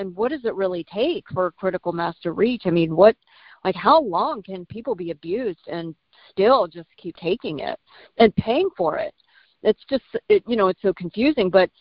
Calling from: California, United States; I'm from California

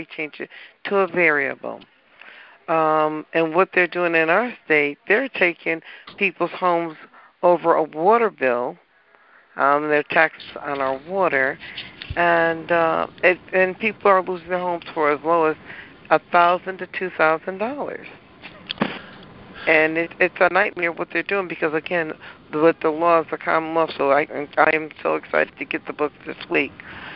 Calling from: Connecticut, United States; I'm calling from Connecticut.

